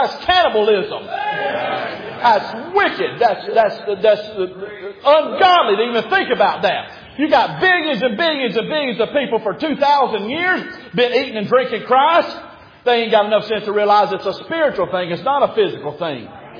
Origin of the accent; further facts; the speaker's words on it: Alabama, United States; No, if I'm from Alabama, they run up and drink the rest of the juice that ain't used in the communion.